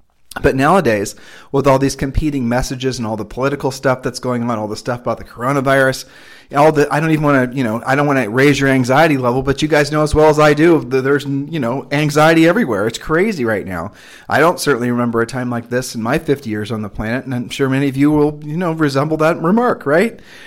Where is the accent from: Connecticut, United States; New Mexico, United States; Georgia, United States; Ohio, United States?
Ohio, United States; moved away; also born or lived in Nevada; And we're originally from Ohio, and she had allergies there.